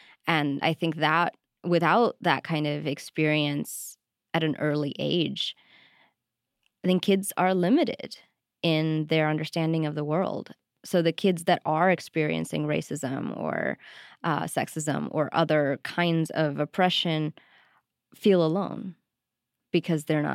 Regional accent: Amherst, Massachusetts, United States; English is a second language; also born or lived in Sri Lanka; Yes, I was born in Sri Lanka. I lived there until I was 7 years old, and then I moved to Amherst, Massachusetts.

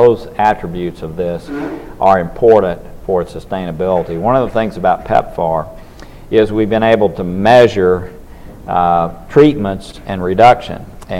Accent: Tennessee, United States; Look, in my home state of Tennessee, slavery exists.

